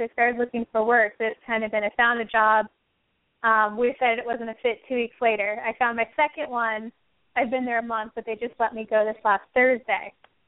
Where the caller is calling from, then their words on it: Tennessee, United States; Oh, you need to call from Tennessee.